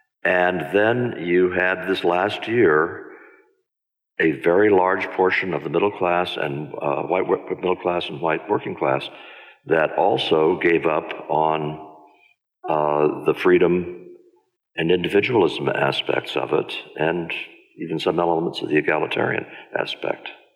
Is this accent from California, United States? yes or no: no; Newton, Iowa, United States; The way it manifested itself when I grew up in Newton, Iowa in the 1950s